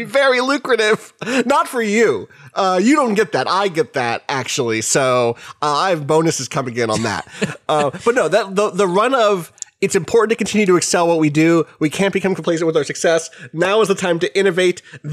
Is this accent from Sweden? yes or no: yes; Anderstorp, Jönköping County, Sweden; English is a second language; Anyway, I grew up in Anderstorp, a rural Swedish town with approximately 5,000 residents. While I was around 13, two new pizza places opened up in our town, bringing the total amount of pizzerias to 4.